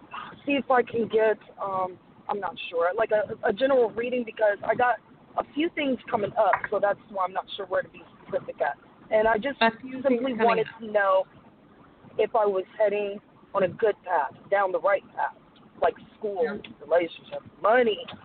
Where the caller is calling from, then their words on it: Delaware, United States; I'm calling from Delaware.